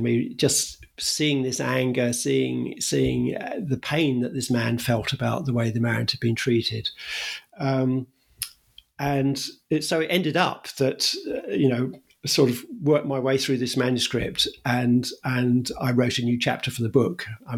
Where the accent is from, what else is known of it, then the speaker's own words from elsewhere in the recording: United Kingdom; I was brought up in Britain.